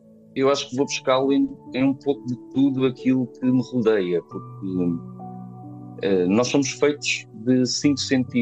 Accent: Faro, Portugal; nasci em Faro, cresci cá também, fui cá criado.

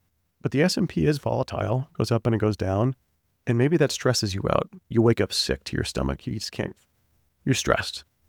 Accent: Texas, United States; this is what was weird as a Texan coming into tech

